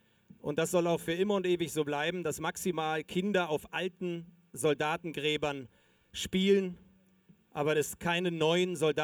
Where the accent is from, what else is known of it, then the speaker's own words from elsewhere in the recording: East Germany, Germany; ich komme ja aus der DDR, aus dem Osten damals, habe deswegen noch ein bisschen Russisch gelernt